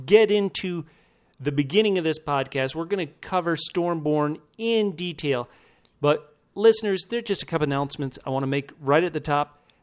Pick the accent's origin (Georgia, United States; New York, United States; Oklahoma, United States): Georgia, United States; Atlanta; Sunday night, I'll be hometown ATL.